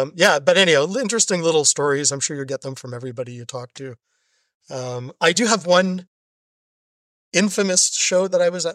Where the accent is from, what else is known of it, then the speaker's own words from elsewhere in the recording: Toronto, Ontario, Canada; being Canadian and being living in Toronto